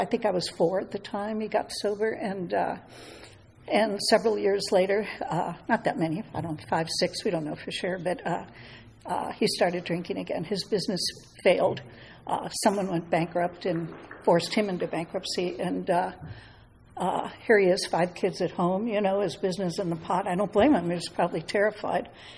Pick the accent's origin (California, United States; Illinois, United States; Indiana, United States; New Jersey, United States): Illinois, United States; Chicago; born there; So anyway, I was born in Chicago, second of five kids.